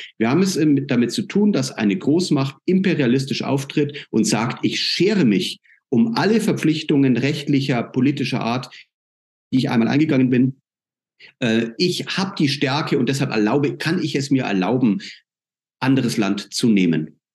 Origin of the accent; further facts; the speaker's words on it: Germany; Die westlichen Länder und mein Heimatland Deutschland ganz vorne mit dabei